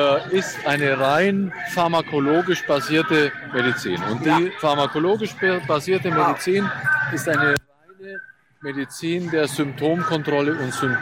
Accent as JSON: {"language": "German", "town": "Schwäbisch Gmünd", "region": "Baden-Württemberg", "country": "Germany", "said": "Nein, ich bin aus Schwäbisch Gmünd, 50 Kilometer weg von Stuttgart."}